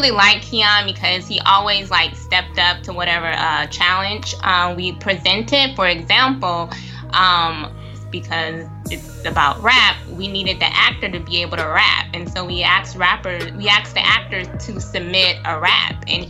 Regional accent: California, United States; I'm from the Bay Area. I'm grown

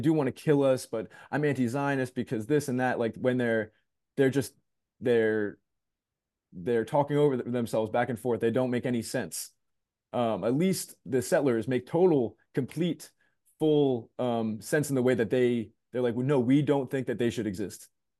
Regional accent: Toms River, New Jersey, United States; I grew up in Toms River, New Jersey, which is right next to Lakewood, New Jersey

